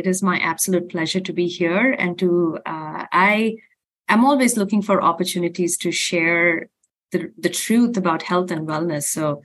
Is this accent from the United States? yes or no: no; India; I grew up in India